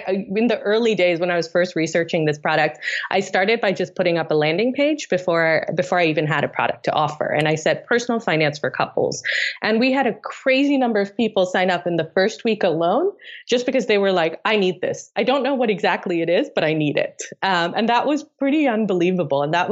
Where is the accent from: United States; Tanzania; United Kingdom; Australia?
Tanzania; where I grew up in East Africa in Tanzania.